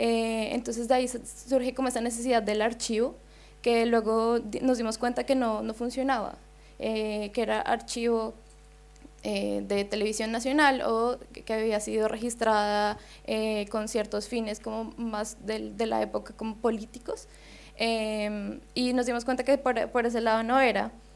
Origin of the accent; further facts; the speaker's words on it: Colombia; nosotros dos somos colombianos, yo no viví la guerra que Juan vivió como en carne propia.